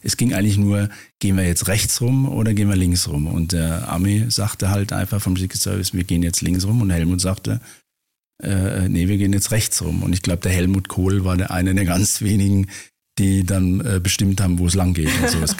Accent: Rhineland-Palatinate, Germany; born there; Also meine Eltern hatten einen kleinen Gastronomiebetrieb in der Südpfalz. Ich bin ein gebürtiger Pfälzer. Rheinpfälzer.

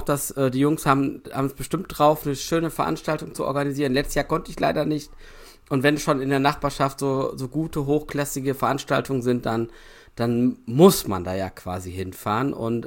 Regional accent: Rhineland, Germany; da sind wir alle Rheinländer

